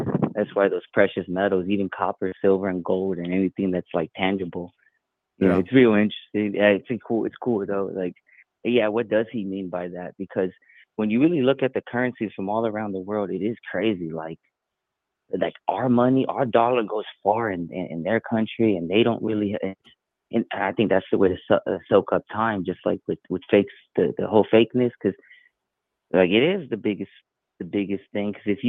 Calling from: Texas, United States; Hey, Fakeologist. Hey, Frank. … from Texas.

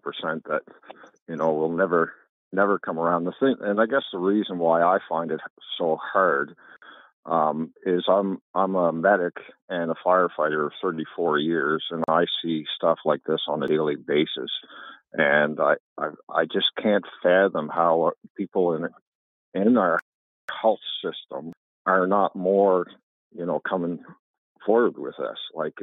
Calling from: Kentville, Nova Scotia, Canada; I'm calling from Kentville, Nova Scotia.

